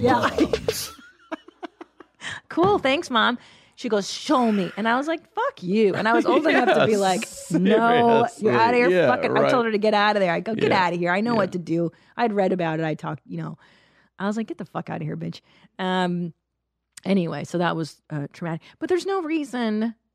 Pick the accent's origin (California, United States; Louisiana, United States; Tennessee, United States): California, United States; Los Angeles; Because because in LA, it was I grew up in the San Fernando Valley.